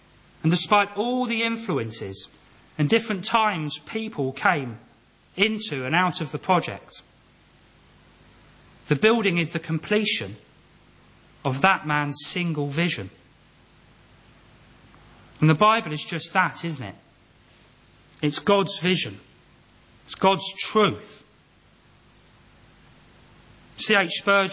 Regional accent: London, United Kingdom; back in my hometown of London.

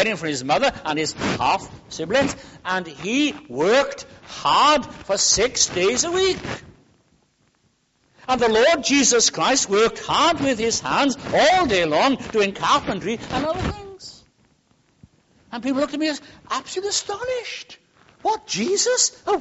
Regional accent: Wales, United Kingdom; now in London, United Kingdom; When I was growing up in Wales back in the 70s

